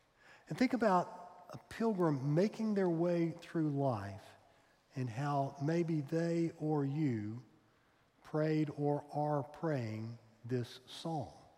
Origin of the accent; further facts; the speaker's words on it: Arkansas, United States; I grew up in Arkansas. We had this phrase, boy, I feel lower than a snake's belly in a wagon rut.